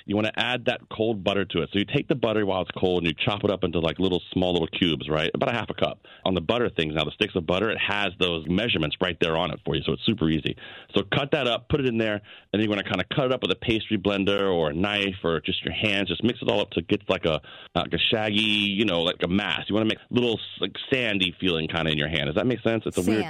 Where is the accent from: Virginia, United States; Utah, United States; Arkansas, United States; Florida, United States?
Virginia, United States; I grew up in Virginia, and my dad used to make drop biscuits all the time